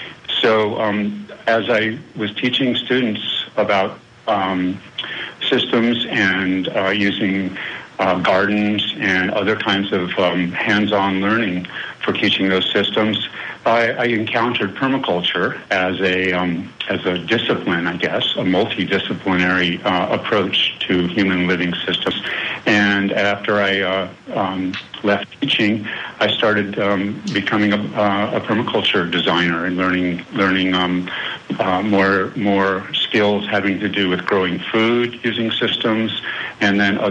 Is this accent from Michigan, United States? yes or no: no; Colorado, United States; since I was very young and growing up in Colorado in the mountains and really enjoying the outdoors